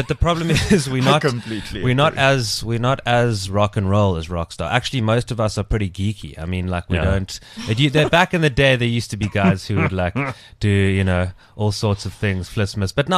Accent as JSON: {"language": "English", "town": "Cape Town", "region": "Western Cape", "country": "South Africa", "tie": "born or raised there", "said": "I'm from born and bred in Cape Town, and I studied acting at UCT."}